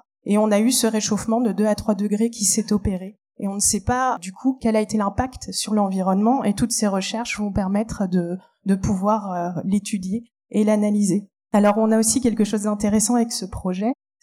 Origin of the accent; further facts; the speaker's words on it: Pays de la Loire, France; Mais j'ai un tropisme de l'ouest de la France, puisque je viens de Loire-Atlantique.